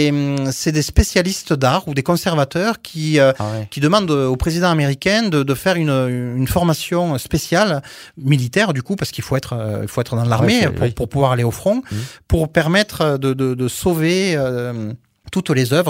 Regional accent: Occitanie, France; C'est un bijou renaissance qui ressemble beaucoup au château de Bournazel chez nous en Aveyron, avec des médaillons.

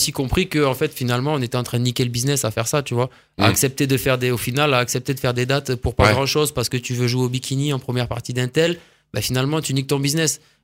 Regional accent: Sainte-Foy-d'Aigrefeuille, Occitanie, France; nous on est du Lauragais plus, tu vois moi je viens de Sainte-Foy-des-Grefeuilles.

